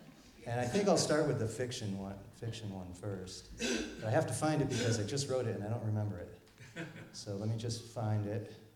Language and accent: English; United States; And I grew up near the Housatonic with lots of PCBs.